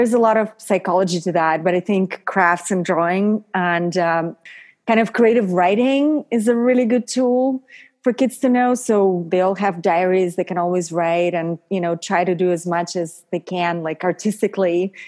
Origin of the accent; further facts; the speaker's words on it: Paris, Île-de-France, France; Well, you know, I grew up in Paris, and I love how women in France take care of the skin.